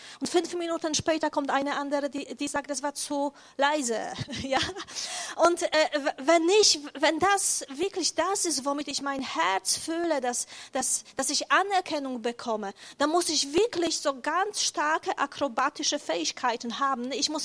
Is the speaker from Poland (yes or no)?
yes; Poland; German is a second language; ich komme aus Polen